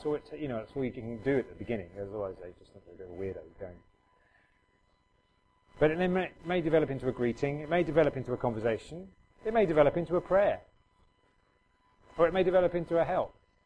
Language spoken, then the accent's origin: English; England, United Kingdom; Being English, I thought I'll get out of the way.